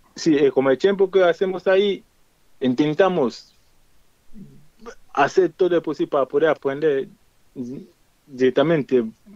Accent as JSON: {"language": "Spanish", "country": "Nigeria", "moved": "yes", "said": "primero cuando estuve en mi país, cogí el camino como venimos siempre, cogí de Nigeria caminando, y después Níger, Argelia, Marruecos"}